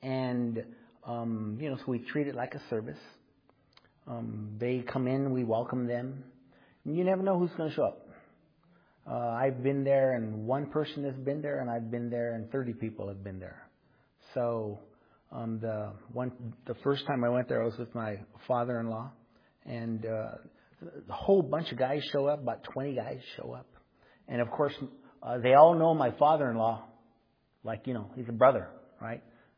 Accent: Los Angeles, California, United States; I think I already told you I'm from Los Angeles, California, and didn't grow up in a very good area.

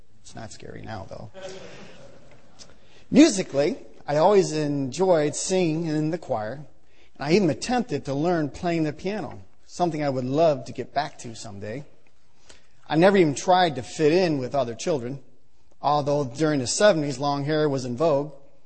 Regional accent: Westland, Michigan, United States; also born or lived in Pontiac, United States; I was born in June 1960 in Pontiac, Michigan, which is near Flint. 2 years later, my father moved our family to Westland, Michigan, which is on the west side of Detroit.

